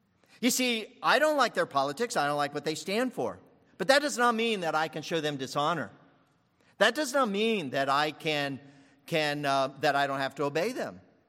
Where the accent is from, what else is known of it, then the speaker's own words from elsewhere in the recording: Lakeland, Florida, United States; And I said, I'm from Lakeland, Florida.